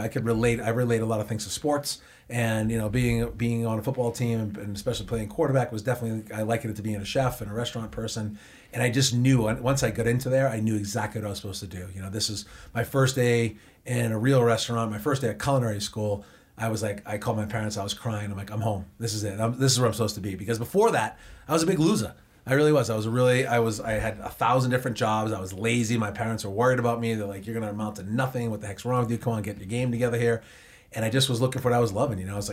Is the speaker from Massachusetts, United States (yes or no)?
yes; Boston, Massachusetts, United States; accent: Boston; I'm from Boston, as you can tell from my accent.